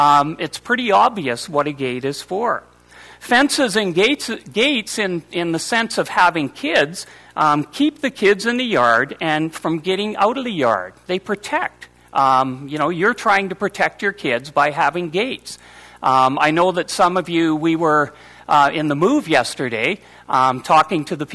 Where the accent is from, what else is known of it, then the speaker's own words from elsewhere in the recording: Brandon, Manitoba, Canada; I grew up in Brandon, Manitoba, 921 7th Street